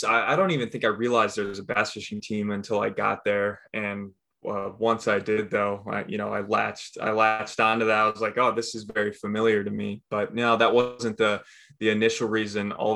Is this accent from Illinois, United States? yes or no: yes; St. Charles, Illinois, United States; striped bass, largemouth, growing up in the Midwest, a lot of times it was muskie, pike, walleye.